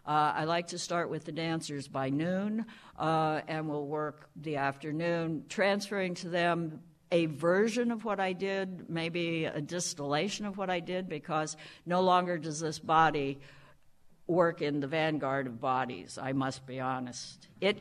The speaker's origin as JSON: {"language": "English", "region": "Midwest", "country": "United States", "said": "I'm a farm girl. I come from the Midwest."}